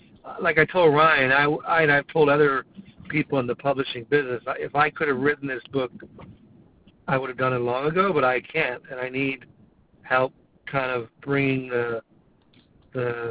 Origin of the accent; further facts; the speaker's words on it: Dublin, Leinster, Ireland; I grew up in Dublin, Ireland as a young boy.